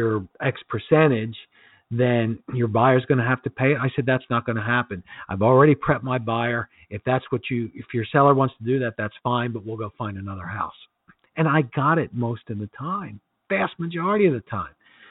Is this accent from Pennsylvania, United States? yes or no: yes; Philadelphia, Pennsylvania, United States; I'm from Philly. You want to mess with our money? Look out.